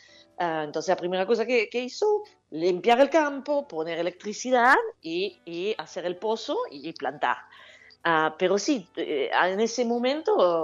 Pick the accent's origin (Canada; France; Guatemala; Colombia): France; Carcassonne, Occitania; Spanish is a second language; moved away; yo siempre me fui de Carcassonne, dije yo, nunca voy a trabajar en viña, pero nunca